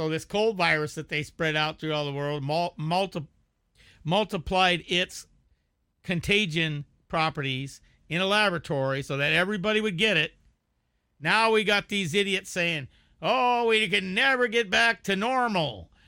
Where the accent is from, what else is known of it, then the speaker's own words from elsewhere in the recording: United States; That's because I am an American man, and I'm a patriot